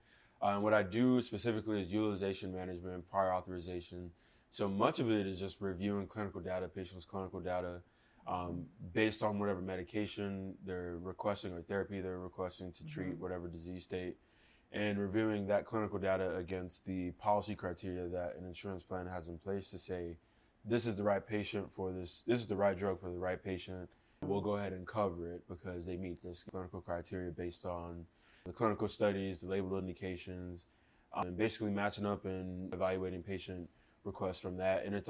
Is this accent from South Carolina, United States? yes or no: no; Florida, United States; now in Washington, United States; I actually grew up in Florida. We're here in the DC area, but I grew up in Florida for the majority of my life up until I went to college in Alabama at Auburn.